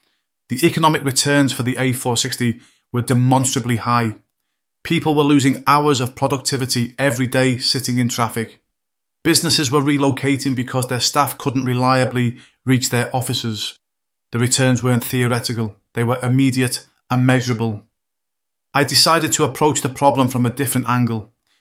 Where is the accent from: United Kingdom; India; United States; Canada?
United Kingdom; Hednesford, West Midlands; I grew up in Hednesford, watching lorries crawl through our town centre because there was no proper bypass.